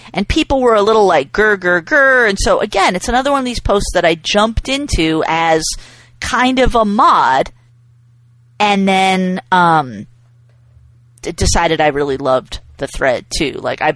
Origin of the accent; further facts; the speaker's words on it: New England, United States; like, I'm from New England. It's weird.